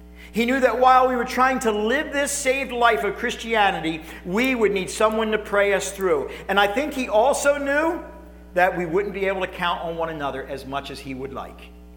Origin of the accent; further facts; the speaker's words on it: United States; America's great. I love being an American. I love this country.